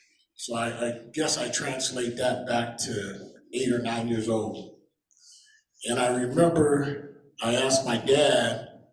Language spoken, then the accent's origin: English; Boulder, Colorado, United States; So I grew up in Boulder, started out at Lincoln Elementary on Arapahoe, to which is Naropa now, and I think that may have moved. And then I moved to Whittier Elementary.